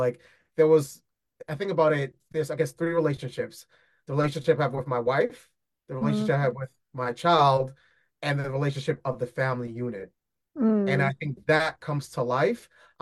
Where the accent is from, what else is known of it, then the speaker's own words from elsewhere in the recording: New York City, New York, United States; born and raised in New York City. My family originally from Haiti.